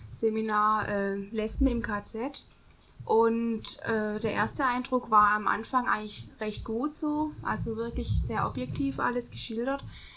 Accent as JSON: {"language": "German", "town": "Stuttgart", "region": "Baden-Württemberg", "country": "Germany", "said": "ich komme aus Stuttgart, bin 19 Jahre alt und noch Schülerin."}